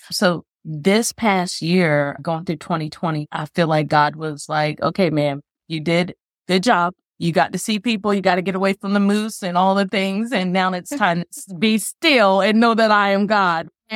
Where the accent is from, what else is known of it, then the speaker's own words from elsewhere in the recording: Delaware, United States; moved away as an adult; also born or lived in Mildenhall, England; So I moved all the way from Delaware, the first state, to England.